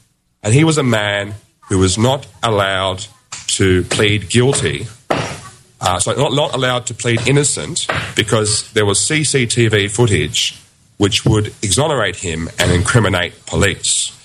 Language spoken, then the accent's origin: English; New Zealand; I am a Kiwi. I have a Kiwi passport